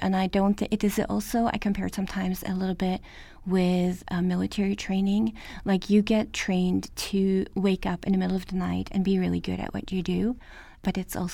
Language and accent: English; Norway; English is a second language; also born or lived in Germany; now in United States; I went to a Waldorf school in Norway and later also in Germany. And we learned English as a second language in Norway. So it's always been a second language.